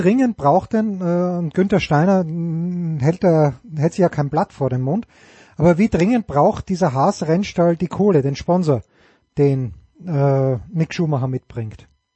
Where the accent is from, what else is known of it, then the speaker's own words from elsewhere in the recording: Austria; weil ich bin ja Österreicher